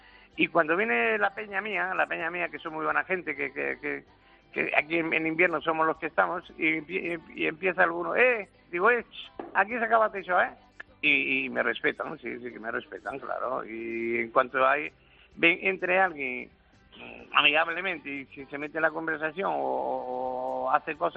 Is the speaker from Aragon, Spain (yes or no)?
no; Granada, Andalusia, Spain; now in Cambrils, Spain; yo llevo aquí 48 años, pues yo soy de Granada. Y llevo 48 años en Cambrils, que no me he movido de aquí.